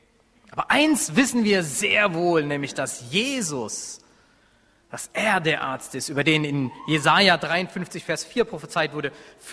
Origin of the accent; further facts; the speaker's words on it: Rhineland-Palatinate, Germany; Ich komme aus der Pfalz, das ist eine Weinregion. Ich komme aber aus der Hinterpfalz, da wächst kein Wein, da wächst nur Wald.